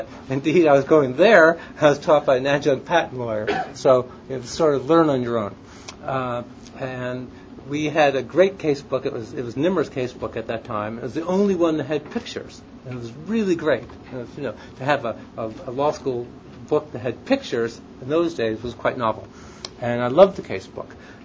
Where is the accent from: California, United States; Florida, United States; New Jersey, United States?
California, United States; I grew up in Marin County in the suburbs, so I didn't know anything about cities.